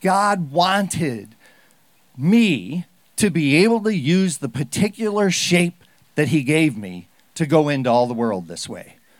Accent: Colorado, United States; I come from Colorado where I live at 7,000 feet.

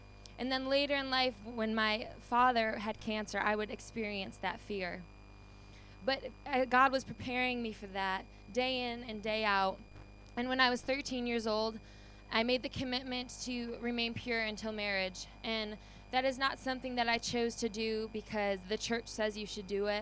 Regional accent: Orchard Park, New York, United States; And so I grew up in Orchard Park, New York, just around the Bills stadium

